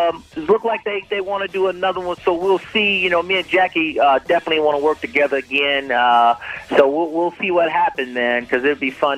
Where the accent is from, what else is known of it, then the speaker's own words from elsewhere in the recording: Atlanta, Georgia, United States; I'm from Atlanta, man, so I'm rooting for the Falcons